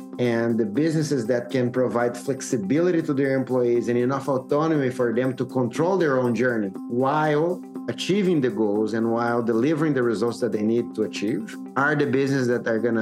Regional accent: Brazil; English is a second language; like I'm originally from Brazil and like come from a modest family.

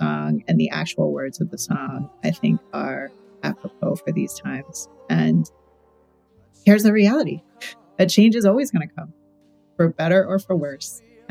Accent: Philadelphia, Pennsylvania, United States; now in Las Vegas, United States; I'm from Philly, so it's a totally different landscape for me, as you can imagine.

